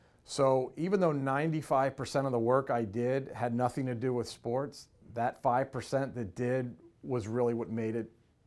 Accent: Columbus, Ohio, United States; growing up in Columbus, the only pro team we had was college football.

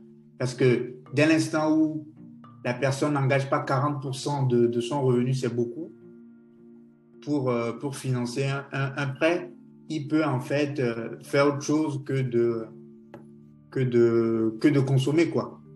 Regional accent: Togo; J'ai grandi au Togo, donc je sais qu'en fait, on a cette tendance, en tant que Togolais, à ne pas vouloir s'endetter

